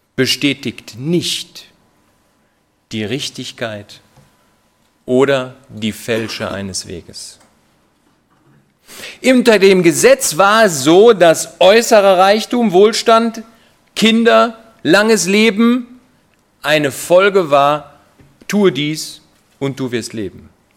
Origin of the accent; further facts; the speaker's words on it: Dortmund, North Rhine-Westphalia, Germany; Aber ich weiß, wir kommen aus Dortmund, das ist nicht so einfach.